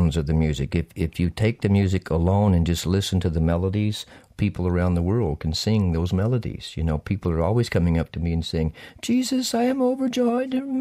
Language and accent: English; Texas, United States; He grew up in Virginia. I grew up in Texas.